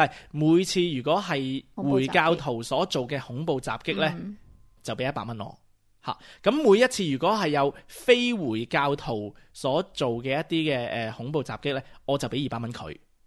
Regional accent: Australia; 即系呢一个我哋澳洲嘅文化，因为我哋澳洲人都中意赌钱嘅咁样。

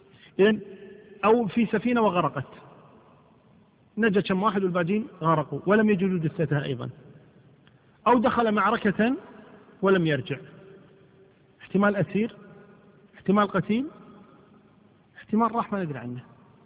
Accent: Kuwait; امرأة المفقود مثل ما حصل بالنسبة للأسرى عندنا في الكويت هنا

